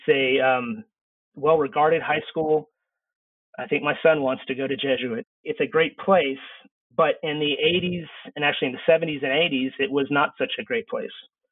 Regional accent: Texas, United States; You know, I grew up in Texas, and when I was in Texas high school learning about Texas law

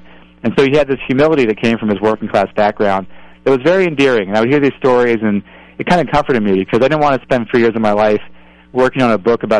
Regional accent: Belgium; first language French; No, I was born in Belgium. My parents are from Maryland. They moved there to play music in the 1970s, so I grew up speaking French, but falling in love with baseball nonetheless.

